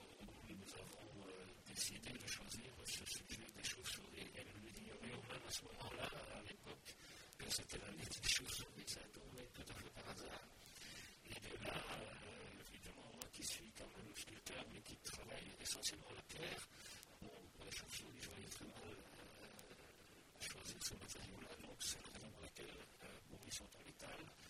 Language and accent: French; Lévis, Quebec, Canada; De naissance, donc, je suis originaire de Lévis, donc c'est peut-être un petit village ici voisin. J'habite Flaubert donc depuis 1958, et bon, je suis un collégard de souche.